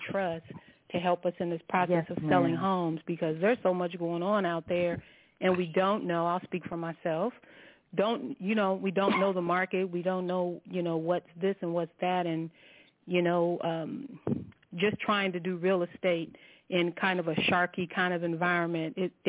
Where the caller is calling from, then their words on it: Brownwood, Texas, United States; in Brownwood.